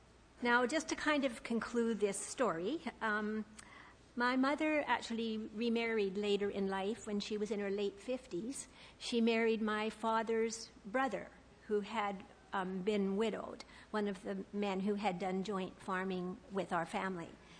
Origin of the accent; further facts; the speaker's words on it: Nampa, Alberta, Canada; I was born in Peace River in northern Alberta, 300 miles north of Edmonton. I was the youngest of four children living on a farm in Nampa near Peace River.